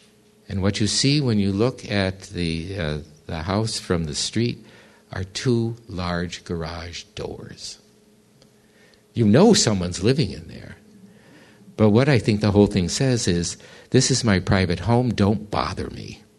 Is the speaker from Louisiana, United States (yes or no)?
no; New York, United States; But I have to often tell people when I tell them I'm from New York, I'm from the real New York.